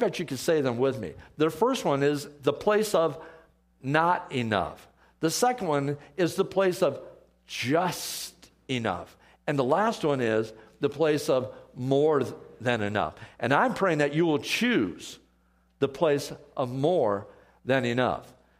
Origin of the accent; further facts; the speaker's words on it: Iowa, United States; You know, I brag about Iowa, since it's my home state especially